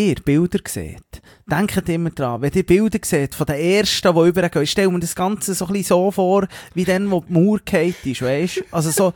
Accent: Switzerland

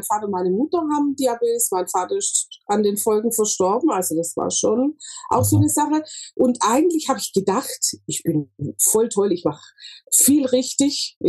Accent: Tübingen, Baden-Württemberg, Germany; Ich komme aus Tübingen und habe da ein kleines Bestattungsunternehmen.

